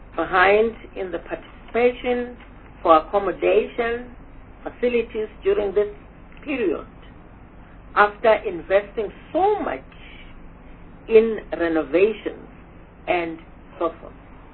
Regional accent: Gauteng, South Africa; I just have interest because I belong to, I come from Gauteng

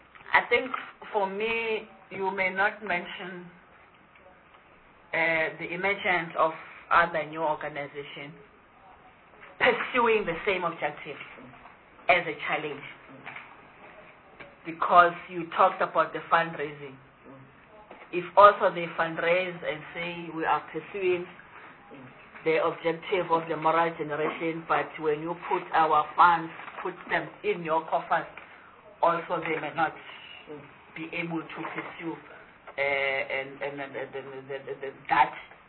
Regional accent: Gauteng, South Africa; I also look, I'm coming from Gauteng. And everybody, anywhere from the Horn of Africa to South Africa, come to Gauteng.

